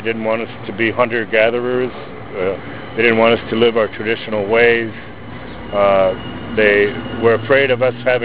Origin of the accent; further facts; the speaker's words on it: Canada; born there; It doesn't matter that I was born in Canada, I'm still a native North American